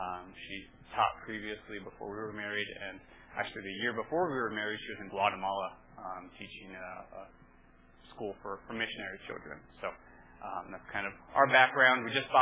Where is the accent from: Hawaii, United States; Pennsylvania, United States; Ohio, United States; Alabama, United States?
Ohio, United States; Cincinnati; now in Nebraska, United States; So I'm not a native Nebraskan. I grew up in the Cincinnati, Ohio area. So that's where I call home. Went to Ohio State for school.